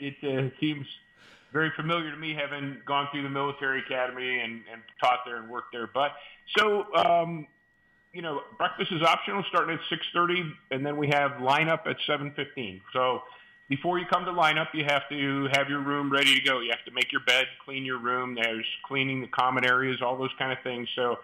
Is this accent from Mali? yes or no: no; Midwest, United States; I grew up in the Midwest and, you know, a decent football player and a good student.